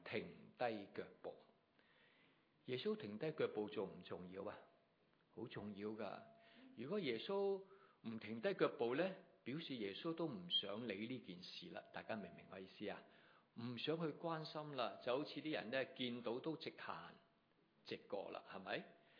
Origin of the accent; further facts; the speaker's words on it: Hong Kong; 对我们香港人来说，停一停好像很奢侈一样